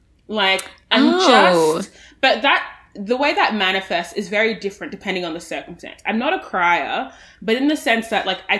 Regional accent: Australia; I am the Australian voice on the show.

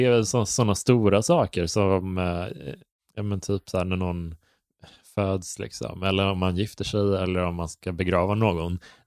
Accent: Halland County, Sweden; Liksom, Halland liksom.

